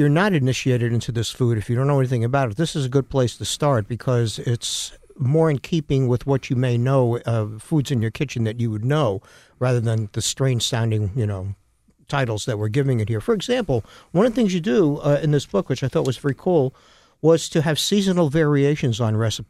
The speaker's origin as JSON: {"language": "English", "region": "New York", "country": "United States", "tie": "born or raised there", "said": "And I grew up in New York, and this is comfort food of the most Hamish type."}